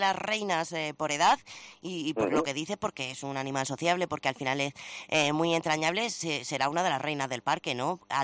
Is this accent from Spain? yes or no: yes; Cartagena, Region of Murcia, Spain; Enseguida les voy a llevar, como les prometía, en cuadriga hasta Cartagena, hasta mi tierra, para hablar de esas fiestas de cartagineses y romanos